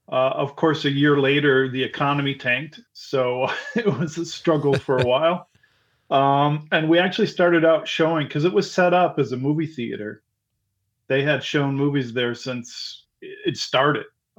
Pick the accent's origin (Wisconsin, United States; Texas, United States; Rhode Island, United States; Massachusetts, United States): Wisconsin, United States; Oconomowoc; also born or lived in New York; used to live in New York, and we worked on some films, and we did theater and stuff, and we moved back. I grew up in Oconomowoc, And my folks had a house fixer-upper they bought in Waupaca, and I moved back here to help fix it up